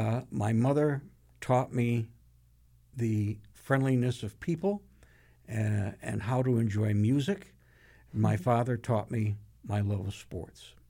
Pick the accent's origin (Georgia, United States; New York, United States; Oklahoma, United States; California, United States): New York, United States; Rochester; I grew up in Rochester, New York.